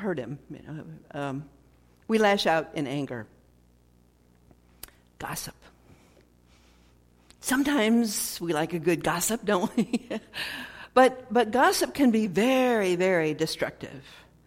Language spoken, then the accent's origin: English; Illinois, United States; born there; because I was born in Southern Illinois